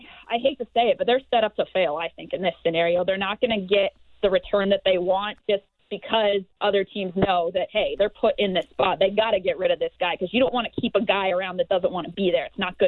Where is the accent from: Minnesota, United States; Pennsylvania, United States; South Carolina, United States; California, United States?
California, United States; Anaheim; I mean, I'm hearing my hometown Ducks are even in the mix